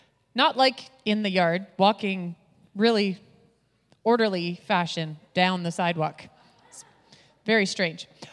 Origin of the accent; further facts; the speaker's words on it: Canada; the fact that I was from Canada